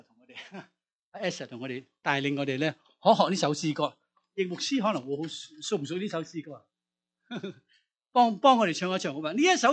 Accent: Guangdong, China; 是我们广东人才有知道历史的

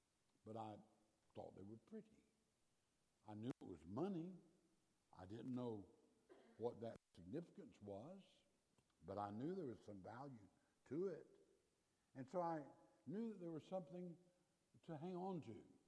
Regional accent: Lake City, United States; As many of you know, I grew up in Lake City

